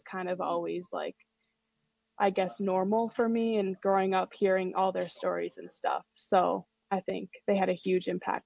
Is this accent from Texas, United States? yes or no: no; Wisconsin, United States; since I am from Wisconsin. Like my whole family are huge Badger fans, especially my grandma.